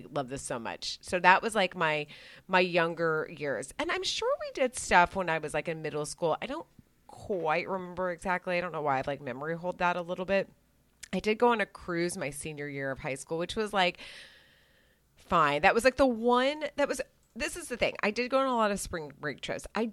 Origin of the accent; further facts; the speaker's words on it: Dallas, Texas, United States; Growing up in Dallas, I felt like where I grew up, people were either ski people